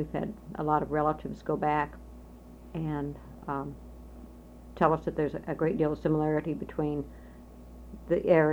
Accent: Alton, Illinois, United States; born there; I was born in Alton, Illinois on September 10th, 1946.

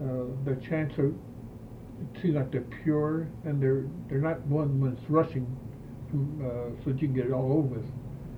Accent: United States; because I'm American

